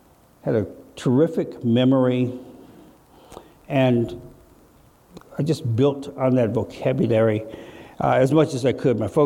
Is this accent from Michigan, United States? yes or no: yes; Flint, Michigan, United States; I was born in Flint, Michigan, 1951. Raised in what was then a post-war industrial boom town.